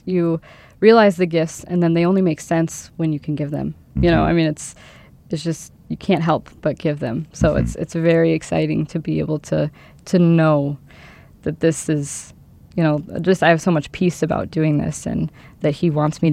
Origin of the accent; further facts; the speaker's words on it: Minnesota, United States; I'm nervous about I'm from Minnesota, but the coldness, you know, I mean, just like the weather.